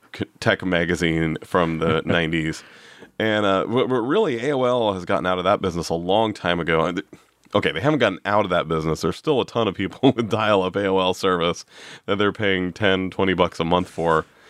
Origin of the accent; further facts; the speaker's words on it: Scotland, United Kingdom; I am Scottish. I am not Irish, and I can't even do a Scottish accent well.